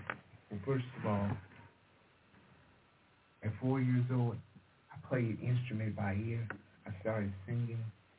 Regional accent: Chicago, Illinois, United States; So basically, I grew up in Chicago playing all kinds of different instruments by ear at the age of 4 years old.

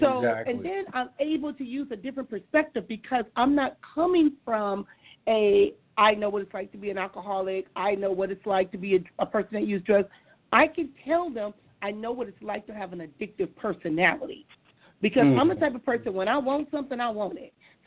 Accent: Compton, California, United States; I grew up in Compton, California, and growing up in Compton, alcohol was practically everywhere because there was a liquor store on every corner.

